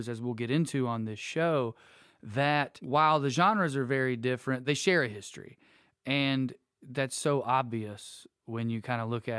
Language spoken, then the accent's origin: English; Tennessee, United States; Well, more specifically, I grew up close to Siderville, where the record shop and … like had a lot of this music going on.